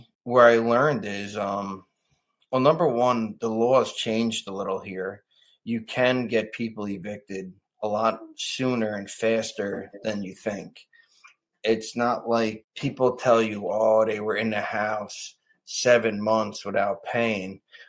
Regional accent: New Jersey, United States; born and raised in New Jersey.

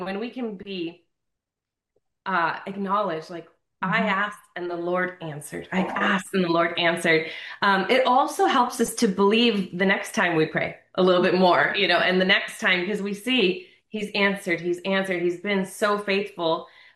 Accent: California, United States; Yeah, it's SoCal

